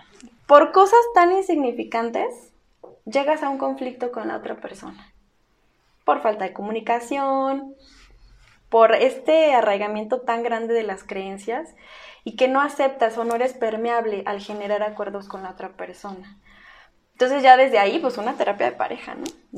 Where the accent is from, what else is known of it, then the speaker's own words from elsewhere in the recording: Mexico; Somos mexicanos, pero finalmente cada persona vive su vida de diferente manera.